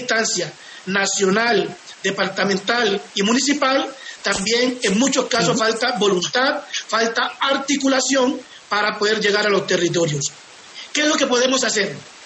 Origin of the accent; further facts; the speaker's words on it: Tanguí, Chocó, Colombia; yo soy un hombre del Pacífico, yo soy chocuano, yo soy de la cuenca del Atrato, de Tanguí